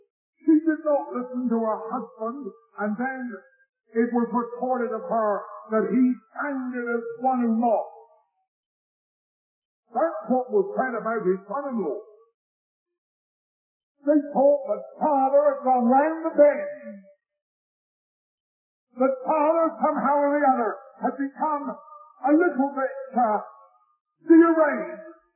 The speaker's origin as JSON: {"language": "English", "region": "England", "country": "United Kingdom", "said": "I wouldn't say here as an Englishman, I never thought in my own country that the day would ever dawn"}